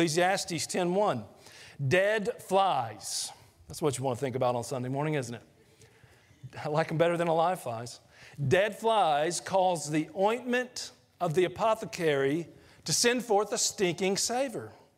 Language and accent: English; Georgia, United States; When I grew up in Georgia, I did landscaping when my wife and I first got married